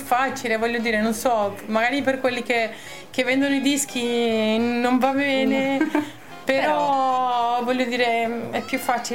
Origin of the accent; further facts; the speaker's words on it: Argentina; Italian is a second language; now in Spain; io sono argentina però anche vivo in Spagna, quindi ho cercato di avvicinarlo a quello che mi appartiene come cultura